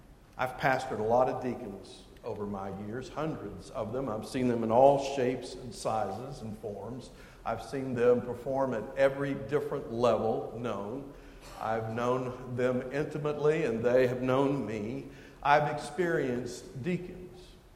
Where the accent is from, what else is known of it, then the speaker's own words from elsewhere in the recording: Richmond, Virginia, United States; In my hometown of Richmond, Virginia, There are a couple of churches that will not allow a minister to be a deacon.